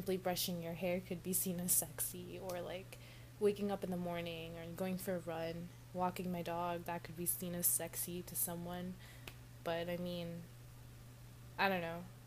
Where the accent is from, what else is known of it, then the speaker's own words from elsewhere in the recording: California, United States; I'm not from Texas, I'm from California.